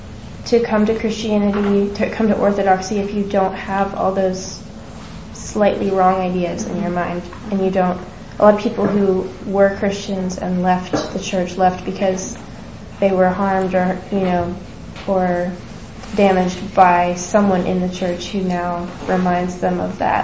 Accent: Birmingham, Alabama, United States; Well, I'm actually from Alabama, from Birmingham, so I haven't been in the libraries.

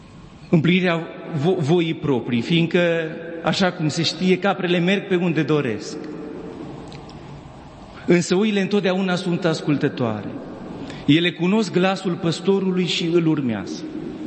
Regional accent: Spermezeu, Bistrița-Năsăud, Romania; voi ajunge sâmbătă și în satul meu natal, Spermezeu, la poalele munților Țibleș, în județul Bistrița-Năsăud

